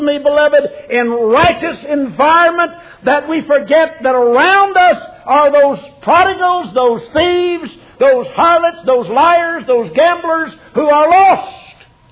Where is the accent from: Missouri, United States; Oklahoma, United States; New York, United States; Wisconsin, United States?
Oklahoma, United States; When I was a kid at home, we were raised up in Oklahoma among the Creek Indians